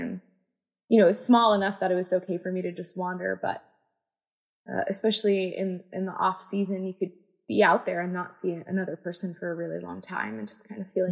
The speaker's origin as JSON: {"language": "English", "town": "Falmouth", "region": "Massachusetts", "country": "United States", "tie": "born or raised there", "also_born_or_lived": "Mashpee", "said": "I grew up in Falmouth and in Mashpee, which are right next to each other."}